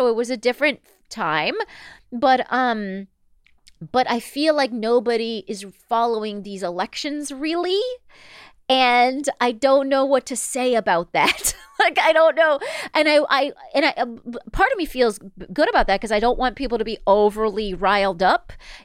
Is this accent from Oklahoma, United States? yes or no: no; Palm Springs, California, United States; his like you know his little victory speech was in adjacent to my hometown. I grew up in Palm Springs, and he I guess lives in Palm Desert.